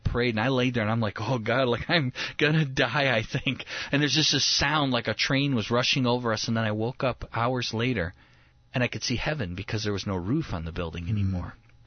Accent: Midwest, United States; I'm from the Midwest. We have tornadoes. We don't have hurricanes.

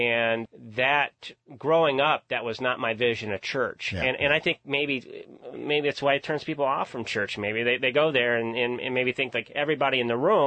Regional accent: Charleston, United States; Grew up in Church of God, born and raised in Charleston, and I was scared of the devil from my earliest memories.

